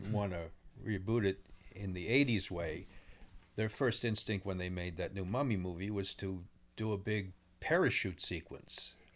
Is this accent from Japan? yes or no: no; Pennsylvania, United States; also born or lived in New Jersey; Yeah, I grew up in Pennsylvania and notably New Jersey.